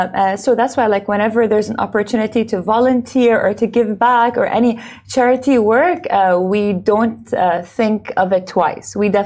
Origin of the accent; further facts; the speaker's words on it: Dubai, United Arab Emirates; born and raised in Dubai.